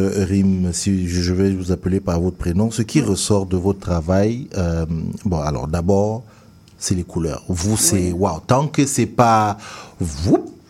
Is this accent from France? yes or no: no; Cameroon; now in United States; c'est quand je suis sorti de mon pays d'origine, le Cameroun, que j'ai commencé à découvrir la richesse de ce pays-là.